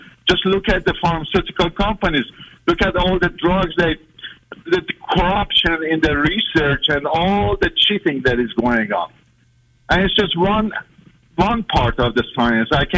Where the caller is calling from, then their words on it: Kansas City, United States; I'm from Kansas City.